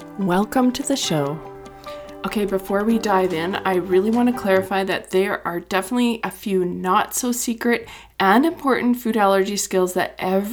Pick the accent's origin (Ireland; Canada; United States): Canada; I'm actually not. I'm from Canada.